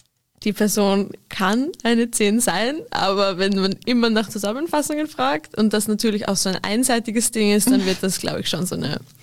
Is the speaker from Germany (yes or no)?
no; Vienna, Austria; Aber es ist bei uns in Wien auch so.